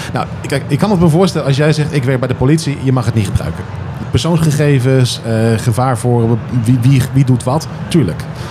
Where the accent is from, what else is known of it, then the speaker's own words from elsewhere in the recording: Netherlands; Nou, ik bedoel, heel veel mensen denken, we zijn Nederlanders, even heel stom gezegd.